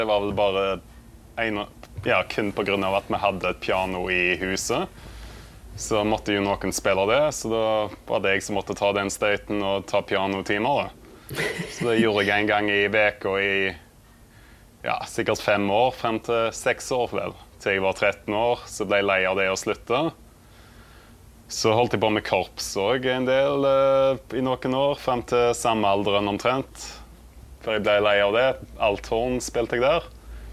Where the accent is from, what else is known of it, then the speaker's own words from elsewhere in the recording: Vikedal, Rogaland, Norway; og jeg kommer fra Vikedal, som en veldig liten plass på Vestlandet. Så jeg 35 år nå